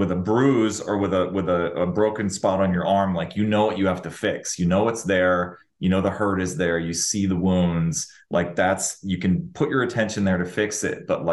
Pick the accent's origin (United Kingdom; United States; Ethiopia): United States; Minnesota; I grew up in Minnesota, and, you know, a lot of times our roads are not great.